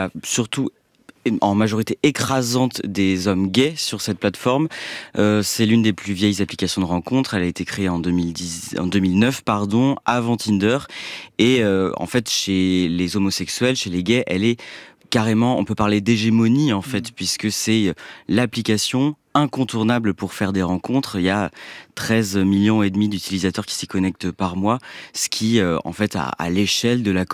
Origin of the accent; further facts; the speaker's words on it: Pays de la Loire, France; en milieu rural, parce que je viens de Vendée, dans un petit lycée de 600 élèves